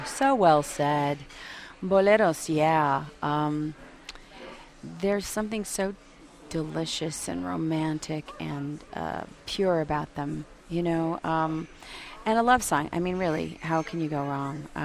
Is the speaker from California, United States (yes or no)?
yes; Los Angeles, California, United States; When most kids my age, I grew up in Los Angeles, and I thought we were such a strange family